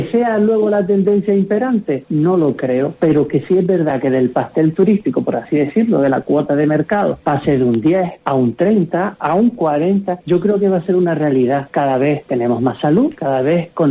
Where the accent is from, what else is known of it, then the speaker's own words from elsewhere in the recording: Canary Islands, Spain; soy canario